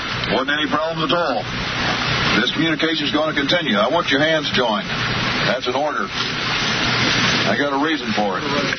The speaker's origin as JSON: {"language": "English", "country": "United States", "said": "I'm a father, and I'm American, and I'm sick into my soul."}